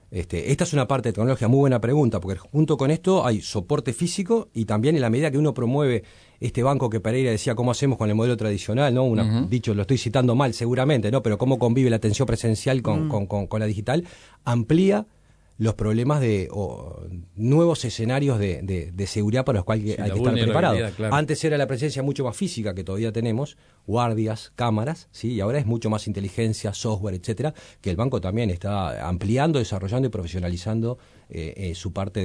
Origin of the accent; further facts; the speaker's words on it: Uruguay; Suena feo a veces la palabra, soy uruguayo, tengo un poco de rechazo